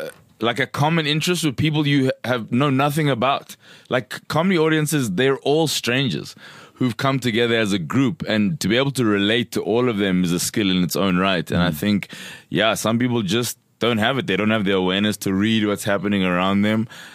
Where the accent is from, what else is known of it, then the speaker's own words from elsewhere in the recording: Katlehong, Gauteng, South Africa; So I'm originally from Katlehong. I live in Chongweni.